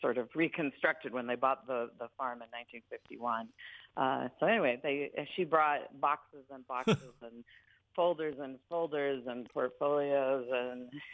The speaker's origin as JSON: {"language": "English", "region": "New York", "country": "United States", "tie": "born or raised there", "lives_now": "San Clemente, United States", "said": "moved from the farm that I grew up on in Dutchess County, New York, about 90 miles north of New York City."}